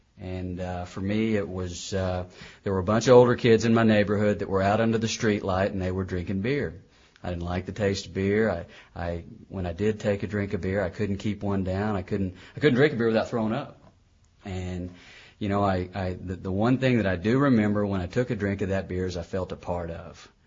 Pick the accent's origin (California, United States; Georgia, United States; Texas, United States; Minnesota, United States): Texas, United States; Cedar Hill; I grew up in Cedar Hill, Texas, and that used to be a real small redneck town that there was really not much to do in except drink and party and kind of run around.